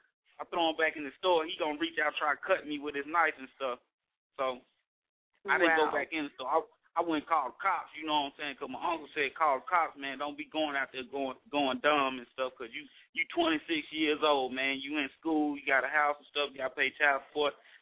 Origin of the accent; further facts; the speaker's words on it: Monroe, Louisiana, United States; I'm from Monroe, Louisiana. Area code 318, where it's all great, you know.